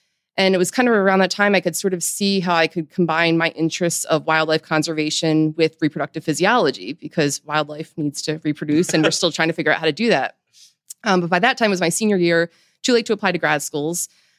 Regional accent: Philadelphia, Pennsylvania, United States; So going back to being born and raised in Philly, I lived in the city, so we didn't have a lot of access to wildlife.

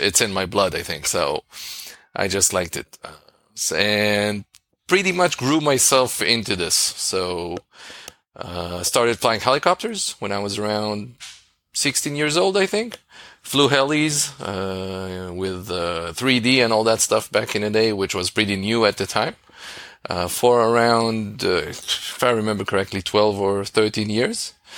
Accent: Israel; I'm from Israel. I just turned 40

